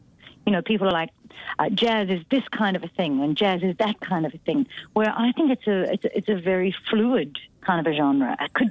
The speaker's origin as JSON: {"language": "English", "country": "South Africa", "tie": "born or raised there", "moved": "yes", "lives_now": "Australia", "said": "growing up in South Africa during apartheid."}